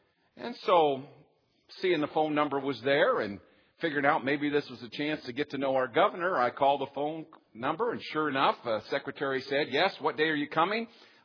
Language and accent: English; Indiana, United States; So, I'm from Indiana. I was born in Indiana.